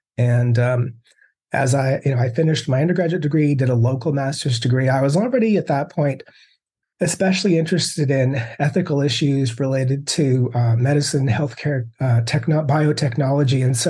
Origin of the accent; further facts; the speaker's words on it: Canada; I'm a Canadian who ended up going to graduate school in the United States.